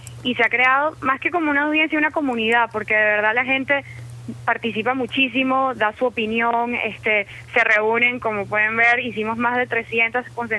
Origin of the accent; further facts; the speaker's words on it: Venezuela; moved away; estando fuera del país, imagínate la impotencia que siente uno como joven venezolano de no poder estar ahí presente físicamente